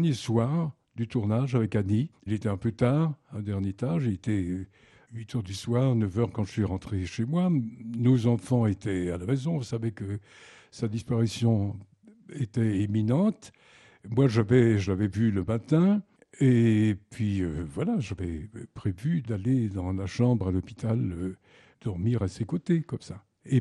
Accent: Lessines, Wallonia, Belgium; born there; je suis né à Lessines, là où est né également très fugitivement René Magritte, et puis dans la ferme de ma grand-mère. Et puis, non, je n'avais pas l'accent. Je n'avais pas l'accent

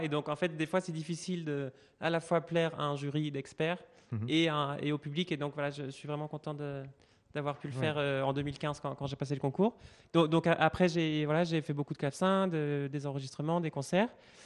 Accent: Angers, Pays de la Loire, France; Oui, voilà, moi j'ai grandi à Angers.

